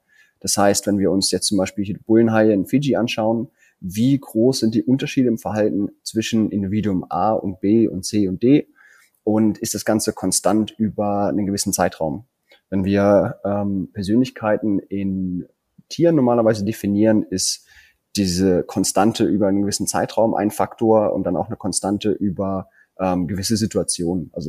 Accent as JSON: {"language": "German", "region": "East Germany", "country": "Germany", "said": "ich komme jetzt aus Ostdeutschland, wir haben jetzt keine tropischen Gewässer drumherum."}